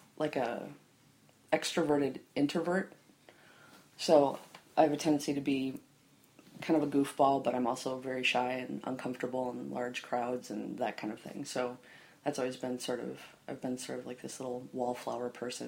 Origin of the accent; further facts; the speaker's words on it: Ann Arbor, Michigan, United States; born there; I was born in Ann Arbor, Michigan, at University of Michigan Hospital.